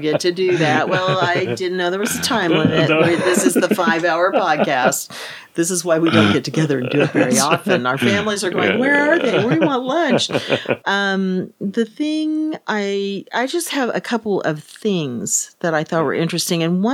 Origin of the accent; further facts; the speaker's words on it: Kansas, United States; now in Texas, United States; And I'm thinking, you know, I'm from Kansas originally. And in Texas, I still think of that when we go out and you think of the pioneers coming.